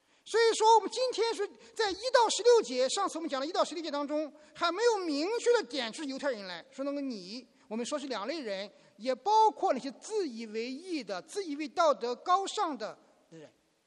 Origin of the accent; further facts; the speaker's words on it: China; 我们中国人很会赚钱